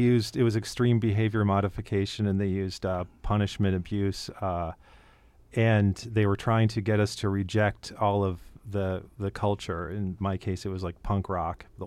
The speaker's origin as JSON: {"language": "English", "town": "Cleveland", "region": "Ohio", "country": "United States", "tie": "born or raised there", "said": "I grew up in Cleveland, Ohio"}